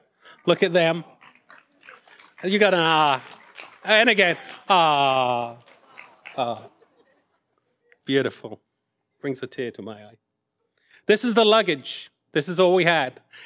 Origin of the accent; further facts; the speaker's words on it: Norwich, East of England, United Kingdom; I'm from Norwich, England.